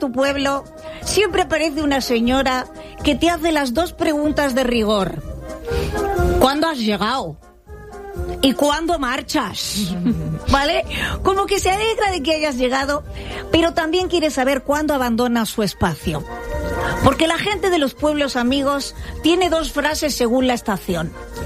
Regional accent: Covarrubias, Castile and León, Spain; Pero en Covarrubias, que es mi pueblo

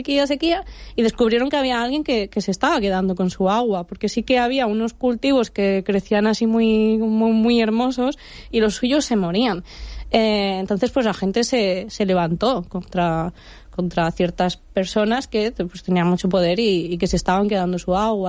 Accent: Castilla-La Mancha, Spain; en Villanueva de la Fuente, en Ciudad Real, muy cerca de mi pueblo, solo nos separa un pueblo, estamos a 10-15 minutos. En el año 87, que es el año en el que yo nací

